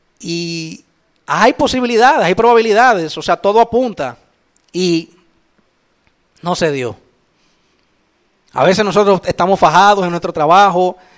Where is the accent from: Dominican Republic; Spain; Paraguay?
Dominican Republic; Y más si somos dominicanos.